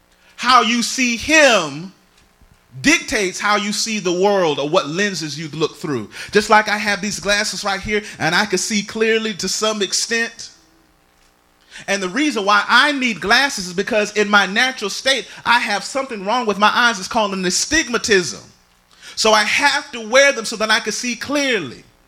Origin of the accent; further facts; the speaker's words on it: Jacksonville, Florida, United States; That's where I'm from. I'm from Jacksonville, Florida. I'll give you the Duval County remix.